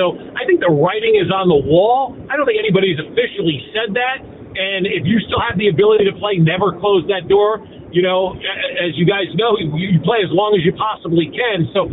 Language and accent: English; New Jersey, United States; moved away as an adult; I grew up in North Jersey, you know, my entire life till I was 18 and came out to KU